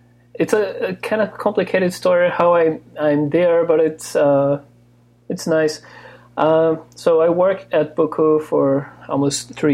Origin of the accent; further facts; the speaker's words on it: Brazil; moved away as an adult; now in United States; since I moved to the US, I'm from Brazil. Since I moved to the US a couple years ago